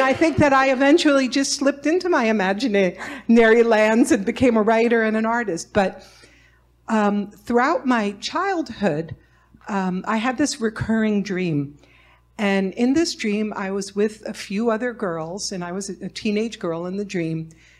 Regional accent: New York, United States; born there; And so I was born here in the New York area.

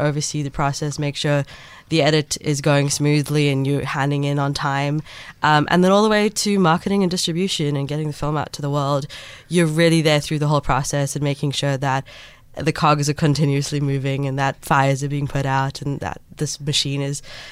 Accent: Cape Town, Western Cape, South Africa; I born and bred in Cape Town, lived in Claremont, then Rondebosch for most of my years. Went to school in the area and then also then studied at UCT.

